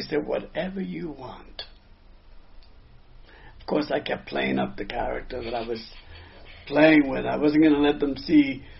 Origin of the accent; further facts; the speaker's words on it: Harlem, New York, United States; I was a kid from Harlem originally.